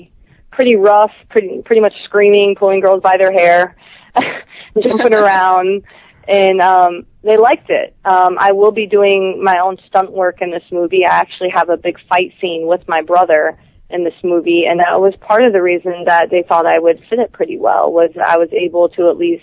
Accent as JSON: {"language": "English", "town": "Tampa", "region": "Florida", "country": "United States", "tie": "born or raised there", "said": "because Tampa is my hometown, that we are going to be having the red carpet premiere here in Tampa"}